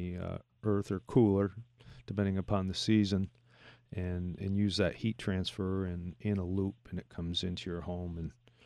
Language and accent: English; Potsdam, New York, United States; Potsdam Sandstone, that's my hometown, Potsdam.